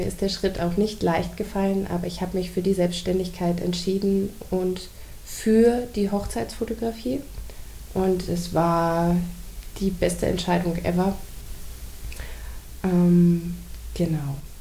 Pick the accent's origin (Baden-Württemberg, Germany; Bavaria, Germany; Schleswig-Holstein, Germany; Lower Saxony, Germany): Bavaria, Germany; Rednitzhembach; komme aus Rednitz-Hembach bei Nürnberg. Wir leben da zu viert in einem wunderschönen Häuschen mit einem großen Garten.